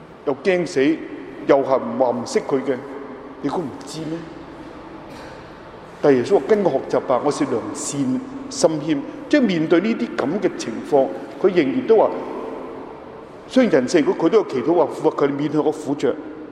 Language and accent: Cantonese; China; 我哋中國人咧好多時